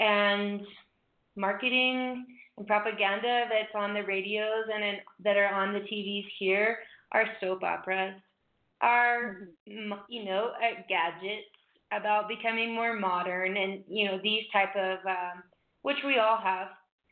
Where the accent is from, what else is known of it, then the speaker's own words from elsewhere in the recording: Louisiana, United States; moved away as an adult; now in Peru; I'm originally from Louisiana in the U.S. And I've been living in Peru for the past 4.5 years.